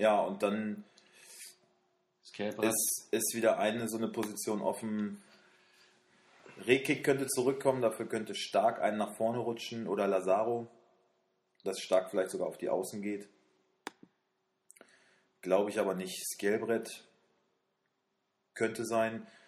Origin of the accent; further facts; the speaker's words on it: Wolfsburg, Lower Saxony, Germany; Wir kommen beide aus Wolfsburg. Wir wohnen hier